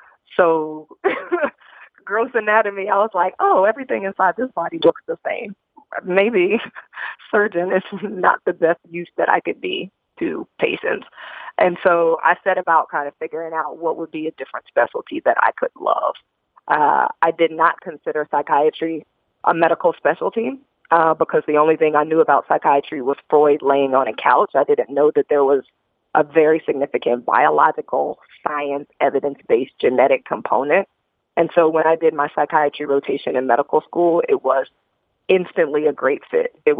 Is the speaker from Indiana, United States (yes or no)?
yes; Indianapolis, Indiana, United States; So I was a young Black girl growing up in Indianapolis, Indiana. I didn't have doctors in my family.